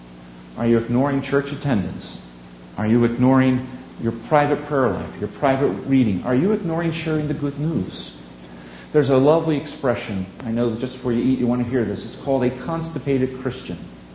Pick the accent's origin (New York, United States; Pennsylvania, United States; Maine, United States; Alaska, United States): Pennsylvania, United States; Mooresville; And in my hometown of Mooresville, Pennsylvania, First Baptist had what?